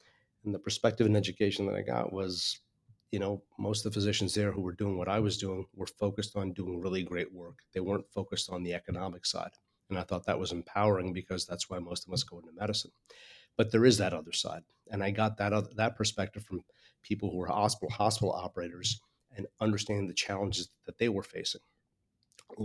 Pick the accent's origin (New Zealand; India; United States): India; I'm from India.